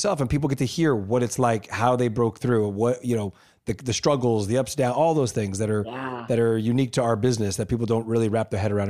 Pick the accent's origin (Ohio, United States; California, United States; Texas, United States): California, United States; La Puente; Although we laugh because I grew up in La Puente